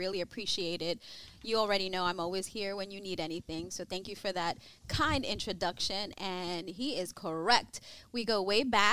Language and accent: English; Brooklyn, New York, United States; I'm originally from Brooklyn, New York, right? I call myself a New York Rican because I am from Puerto Rico as well. My parents are from Puerto Rico, born in Brooklyn, so we call ourselves New York Ricans.